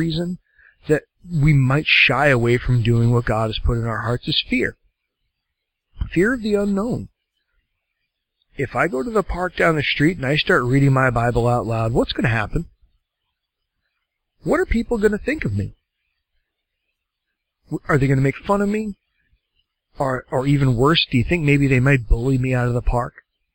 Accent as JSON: {"language": "English", "region": "Maine", "country": "United States", "tie": "born or raised there", "said": "But less than 3% of the people in my home state of Maine have a meaningful relationship with Jesus."}